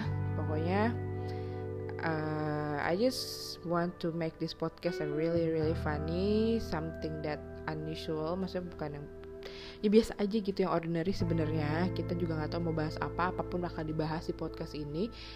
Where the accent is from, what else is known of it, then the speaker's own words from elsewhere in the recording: Bogor, West Java, Indonesia; radio Lesmana FM di Bogor, karena gue orang Bogor.